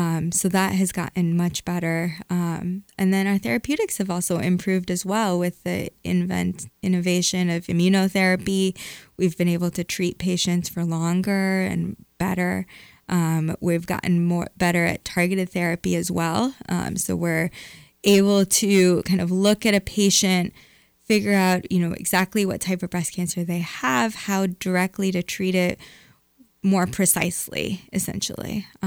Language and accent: English; Michigan, United States; So I grew up in Michigan, in Southeast Michigan, outside of Detroit.